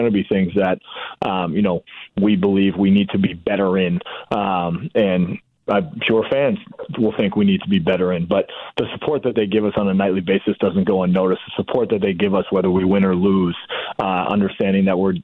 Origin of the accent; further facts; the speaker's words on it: Boston, Massachusetts, United States; I grew up in Boston where they, you know, supposedly have great fans